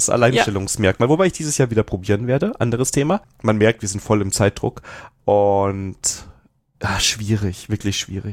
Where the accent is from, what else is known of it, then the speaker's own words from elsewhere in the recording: Koblenz, Rhineland-Palatinate, Germany; ich komme ja aus Rheinland-Pfalz, aus Koblenz.